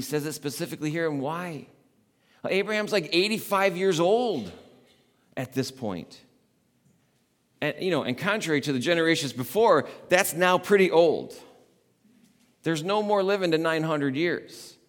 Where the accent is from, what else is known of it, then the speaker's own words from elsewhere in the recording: New York, United States; I'm from New York, pretty near the city. You actually have to identify Manhattan, because if you're from New York, you just say the city and everybody knows it's the city.